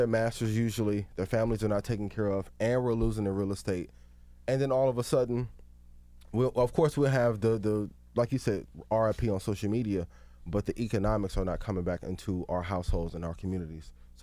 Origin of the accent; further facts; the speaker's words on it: East Chicago, Indiana, United States; like I said, I'm from East Chicago, Indiana. There's a lot of killings that were happening in Chicago before a lot of Chicago rappers were popular.